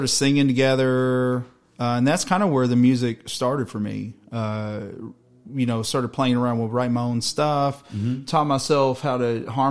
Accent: Paris, Kentucky, United States; also born or lived in Georgetown; I am originally from Kentucky, yes, sir. Paris, Kentucky.

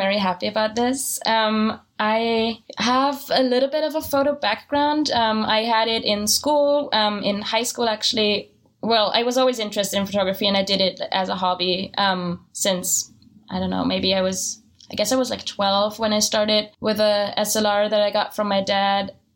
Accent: Salzburg, Austria; now in New York, United States; I am originally from Austria, Salzburg.

